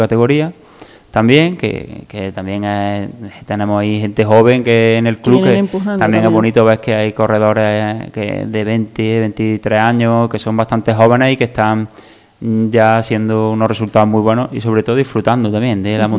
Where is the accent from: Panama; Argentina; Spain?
Spain; Priego de Córdoba, Andalusia; somos prácticamente todo el club somos de Priego.